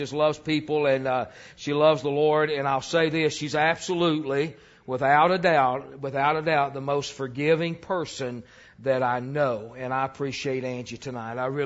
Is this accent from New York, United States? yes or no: no; Alabama, United States; And we're from Alabama. Terry said no Alabama stuff, but we're from Alabama.